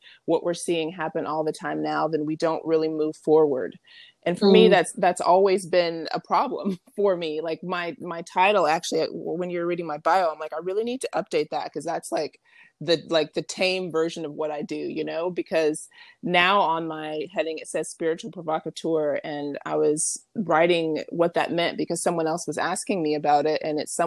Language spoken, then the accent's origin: English; the South, United States; I mean, I grew up in the Bible Belt in the South. I'm actually back here after traveling for many years.